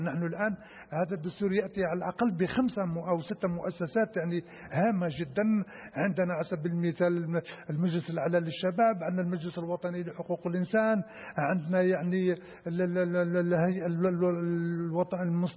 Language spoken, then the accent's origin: Arabic; Algeria; ربما نشارك فيها كلنا كجزائريين،